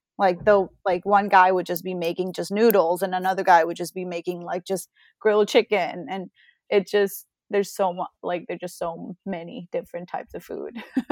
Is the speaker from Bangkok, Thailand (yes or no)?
yes; Bangkok, Thailand; You know, like, so it was really fun growing up in Bangkok.